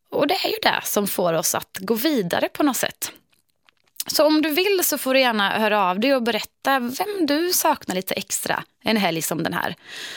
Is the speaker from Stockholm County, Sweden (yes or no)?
no; Mariestad, Västra Götaland County, Sweden; När jag fortfarande bodde hemma i Mariestad så följde jag alltid med min mamma och pappa